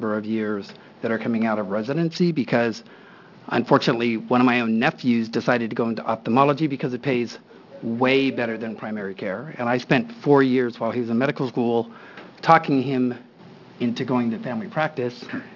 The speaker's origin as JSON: {"language": "English", "town": "Astoria", "region": "Oregon", "country": "United States", "said": "I'm from Astoria, Oregon, out in Clatsop County."}